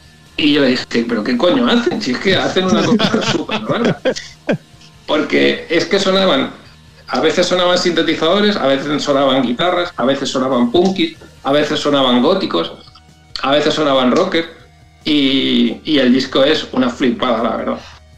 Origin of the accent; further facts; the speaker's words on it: Valdepeñas de Jaén, Andalusia, Spain; un día, estando en mi pueblo, en Valdepeñas de Jaén, el auténtico Valdepeñas